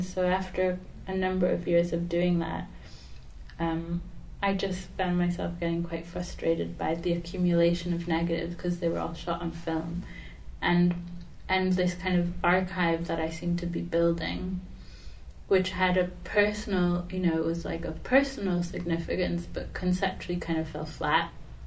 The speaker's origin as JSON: {"language": "English", "country": "Venezuela", "tie": "born or raised there", "also_born_or_lived": "Israel", "said": "I was born in Israel, but I grew up in Venezuela, and I went to an international school there."}